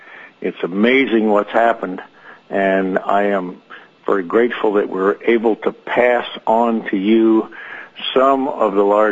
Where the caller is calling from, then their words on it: Alaska, United States; I'm calling from Allegheny in Bristol Bay